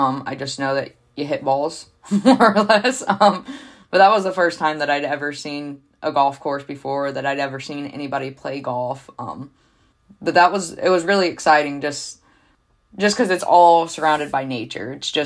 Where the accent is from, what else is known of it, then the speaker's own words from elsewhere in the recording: Mansfield, Ohio, United States; now in Ashland, United States; I live in Ohio, in Ashland, Ohio, and I'm from Mansfield.